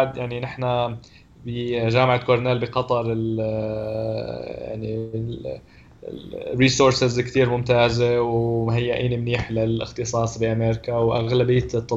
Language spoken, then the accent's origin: Arabic; Syria; ونحن بسوريا بيقولوا هداك المرض بدل ما يقولوا سرطان